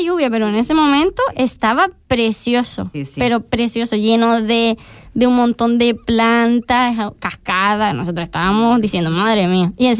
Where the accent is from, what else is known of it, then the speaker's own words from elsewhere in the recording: Pájara, Canary Islands, Spain; Está al lado de Pájara, yo soy de Pájara.